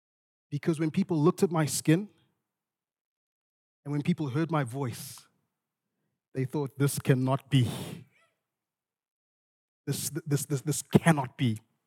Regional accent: Zimbabwe; I grew up in Zimbabwe, and in Zimbabwe, I was in a tribal minority in Zimbabwe. And we lived in the second city, and where I grew up, actually, there was a lot of tension between the two tribes.

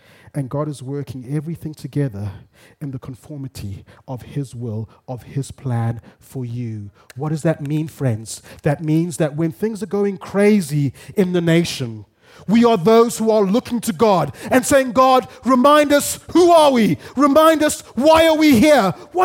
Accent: Zimbabwe; moved away as an adult; friends, I grew up in Zimbabwe, first 30-something years of my life.

